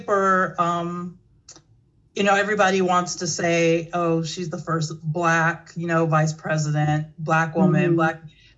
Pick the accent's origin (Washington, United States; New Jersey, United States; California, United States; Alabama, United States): California, United States; I've followed her ever since because I'm from California.